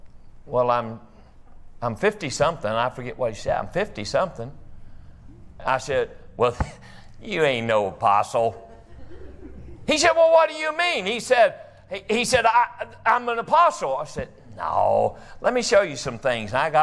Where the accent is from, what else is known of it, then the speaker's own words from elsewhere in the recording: Westminster, Maryland, United States; And I said, I'm from Westminster, Maryland.